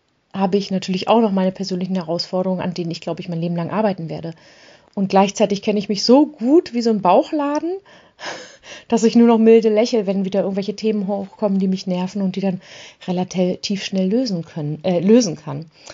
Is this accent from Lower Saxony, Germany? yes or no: yes; Hanover, Lower Saxony, Germany; now in Hamburg, Germany; Ich bin Hannoveranerin und lebe in Hamburg.